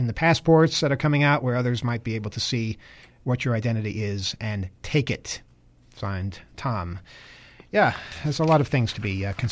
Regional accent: British Columbia, Canada; I'm 16 from British Columbia

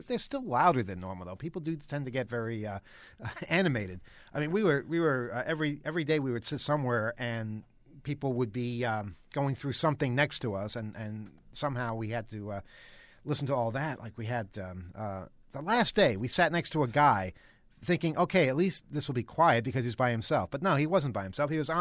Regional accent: New York, United States; And we're not, you know, we're from New York. We don't care.

